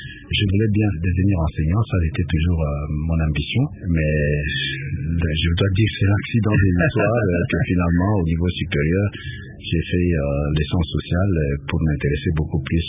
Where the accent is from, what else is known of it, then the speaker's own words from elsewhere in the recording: Bandundu, DR Congo; Parce que je viens de la province de Bandundu. Mais il faut dire que de mon territoire d'origine, c'est une savane herbeuse.